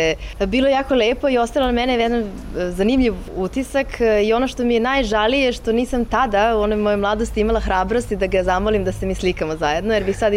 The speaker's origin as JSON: {"language": "Serbian", "country": "Serbia", "said": "zato što dolazim iz Srbije, zato što sam bliska toj istočnoj kulturi"}